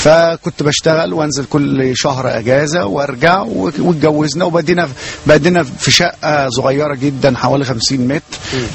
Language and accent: Arabic; Kafr El Zayat, Gharbia, Egypt; moved away as an adult; now in Sharm El Sheikh, Egypt; انا من كفر الزيات.